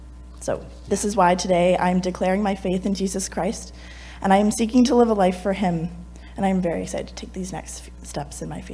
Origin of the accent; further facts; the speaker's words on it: Oakville, Ontario, Canada; I go to Queens for nursing. I was raised in Oakville, Ontario